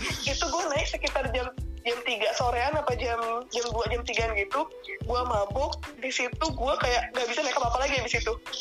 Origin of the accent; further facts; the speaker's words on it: Bekasi, West Java, Indonesia; gue dari Bekasi nih ya, kota yang di peta aja di bang luar planet gitu kan.